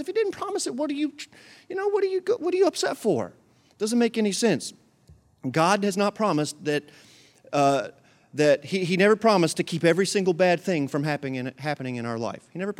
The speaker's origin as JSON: {"language": "English", "region": "West Virginia", "country": "United States", "tie": "born or raised there", "said": "But I grew up on the Fifth Street Hill right above Ritter Park in an older neighborhood now."}